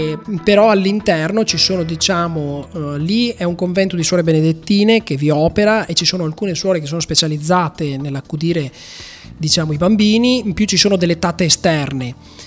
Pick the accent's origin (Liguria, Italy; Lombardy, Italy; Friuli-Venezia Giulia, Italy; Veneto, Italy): Veneto, Italy; Rovigo; born there; io sono nato e risiedo a Rovigo e poi un po' per esigenze lavorative vivo anche un po' a Bologna insieme a mia moglie.